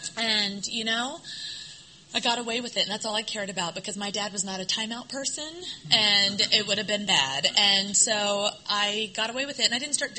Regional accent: Iowa, United States; I was born and raised in Iowa. I'm the oldest of three children.

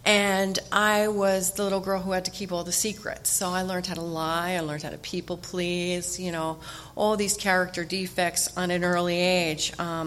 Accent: New Jersey, United States; moved away as an adult; But I grew up I'm from New Jersey, and there's a few of us here from New Jersey. Moved out here 5 years ago to be near grandbabies.

